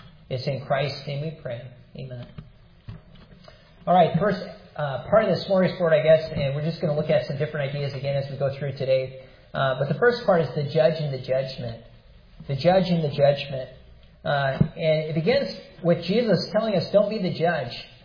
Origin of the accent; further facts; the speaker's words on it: Wisconsin, United States; I grew up in Wisconsin. It's a word where we have a lot of Norwegian people.